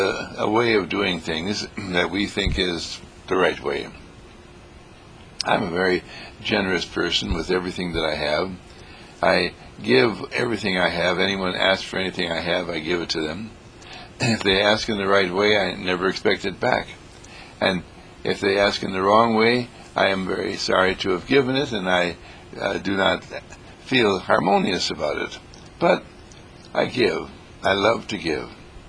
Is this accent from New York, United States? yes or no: no; Wisconsin, United States; As I was growing up in Wisconsin, orchids were very precious, very rare and very beautiful.